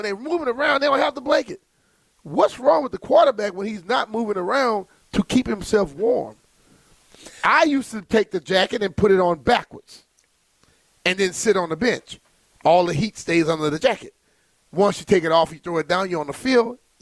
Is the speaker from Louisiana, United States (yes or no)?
yes; Louisiana, United States; Hell, I came from Louisiana. I was in Louisiana all my life. Then I came here.